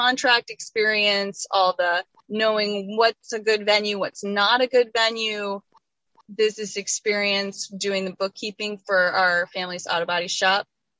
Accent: Washington, District of Columbia, United States; moved away as an adult; I've had to learn how to live in a small community because I'm originally from Washington, D.C.

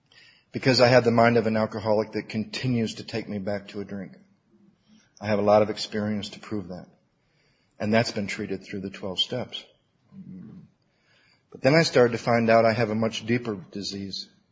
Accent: Battle Creek, Michigan, United States; I grew up in Battle Creek, Michigan, which is halfway between Detroit and Chicago.

